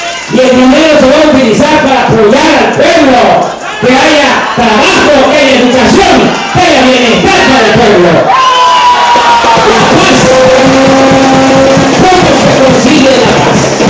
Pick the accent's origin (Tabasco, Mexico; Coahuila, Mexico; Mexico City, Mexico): Tabasco, Mexico; Tepetitán; Yo vengo de un pueblo como Salina Cruz, más pequeño que Salina Cruz. Mi pueblo es el Petitán, lo digo con mucho orgullo